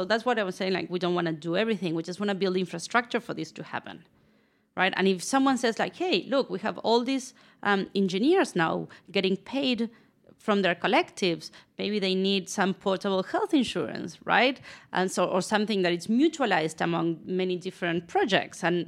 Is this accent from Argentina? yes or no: yes; Argentina; moved away as an adult; now in New York, United States; I am from Argentina